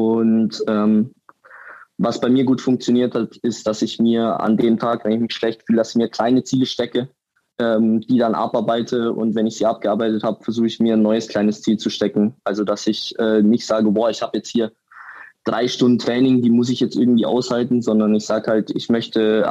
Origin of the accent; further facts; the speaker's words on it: Munich, Bavaria, Germany; Das ist Hammer, dass wir ein Multisport-Event in praktisch meiner Heimatstadt haben.